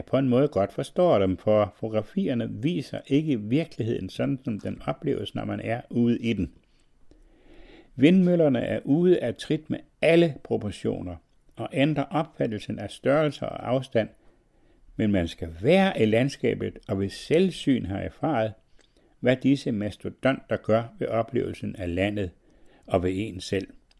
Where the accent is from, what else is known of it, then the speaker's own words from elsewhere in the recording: Hemmet, Central Denmark Region, Denmark; når jeg tænker på min barndoms egen, på Tamkær og hele den del af Hemmet sogn, hvor jeg voksede op